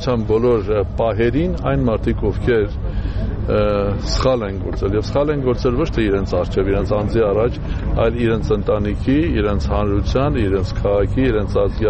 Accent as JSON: {"language": "Armenian", "town": "Gyumri", "region": "Shirak", "country": "Armenia", "said": "Համարեք, ոչ էլ մի հատ գյումրեցի եմ"}